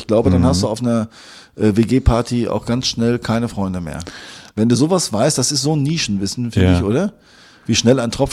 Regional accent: Attendorn, North Rhine-Westphalia, Germany; ich komme ja aus Attendorn

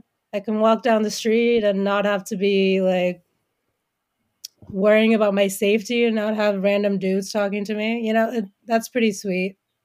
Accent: Bangladesh; also born or lived in Arkansas, United States; And he was from Bangladesh. And I said, I'm from Bangladesh.

